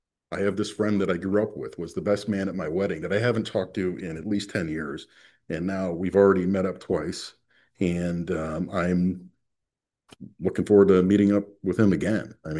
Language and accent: English; New York, United States; I grew up in New York